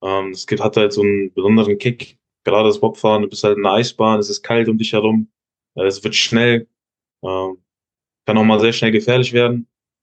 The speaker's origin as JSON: {"language": "German", "town": "Giessen", "region": "Hesse", "country": "Germany", "said": "Auch aus der Region, wo ich herkomme. Ich komme ja aus Hessen, aus Gießen."}